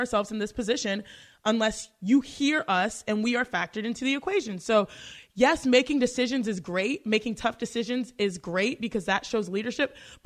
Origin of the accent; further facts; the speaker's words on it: Cypress, Texas, United States; I grew up in Cypress, Texas, the suburbs of Northwest Houston.